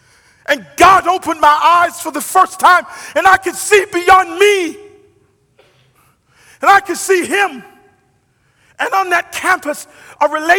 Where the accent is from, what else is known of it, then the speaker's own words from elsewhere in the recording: Atlanta, Georgia, United States; right here in Atlanta, my home state